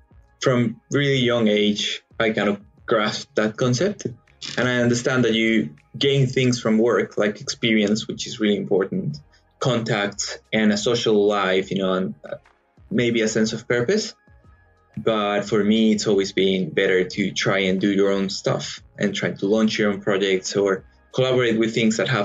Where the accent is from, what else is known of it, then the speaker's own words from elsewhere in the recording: Colombia; English is a second language; So I'm originally from Colombia.